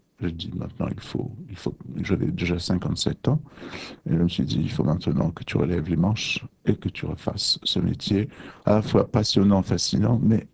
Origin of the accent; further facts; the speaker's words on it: Algeria; Je suis né en Algérie, aux confins du Sahara. Et c'est là que tout a commencé.